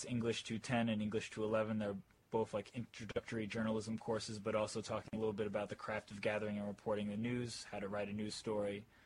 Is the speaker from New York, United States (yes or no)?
yes; Forest Hills, New York, United States; also born or lived in Flushing; Well, I grew up in Queens, so I'm local. I grew up in Forest Hills. I was born in Flushing, and I've lived my entire life in Queens.